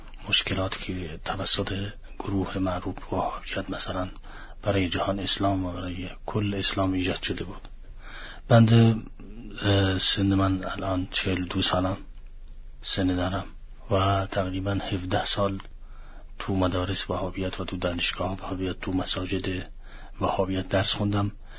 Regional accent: Yemen; Persian is a second language; اصالتاً اهل یمن هستم.

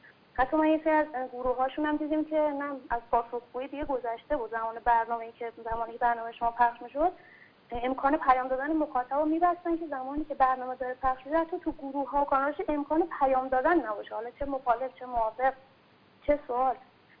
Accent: Iran; به عنوان یه ایرانی ما ازشون سوال داریم

